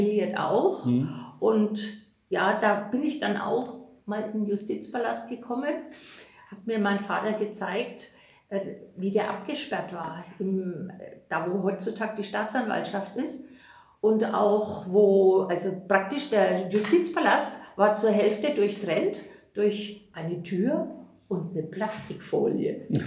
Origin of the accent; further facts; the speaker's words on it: Fürth, Bavaria, Germany; Ich bin Anfang der 50er geboren und wir sind einfach hier in Fürth mit den Amerikanern aufgewachsen.